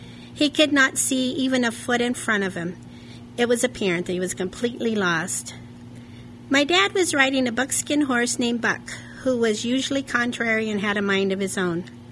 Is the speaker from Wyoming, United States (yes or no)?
yes; Douglas, Wyoming, United States; I'm from Douglas, Wyoming. I am a fourth-generation Wyomingite.